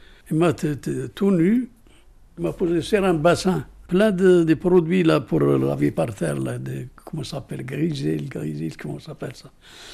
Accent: El Mouricia, Sétif Province, Algeria; J'habite à El Mouricia, la région de Sétif. Sétif, c'est dans le nord, Sétif, dans le nord d'Algérie, côté de Constantine.

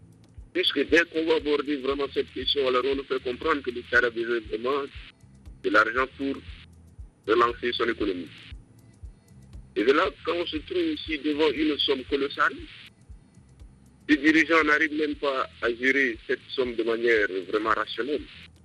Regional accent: Chad; chez moi, au Tchad, on constate que ces ressources sont exploitées d'une manière vraiment très désordonné

